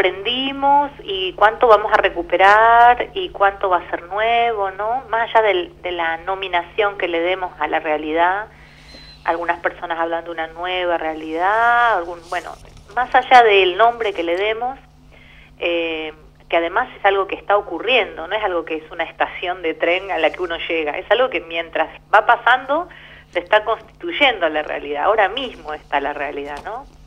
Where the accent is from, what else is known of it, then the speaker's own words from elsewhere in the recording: Patagonia, Argentina; Yo soy re patagónica también con esos gustos